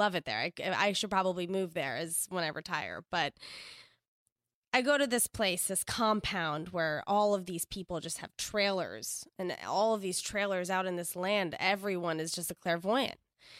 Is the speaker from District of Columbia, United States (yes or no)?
yes; Washington, District of Columbia, United States; And I grew up in Washington, D.C., where little psychic shops were all over the place. I grew up in Georgetown, where I would pass them all the time as a child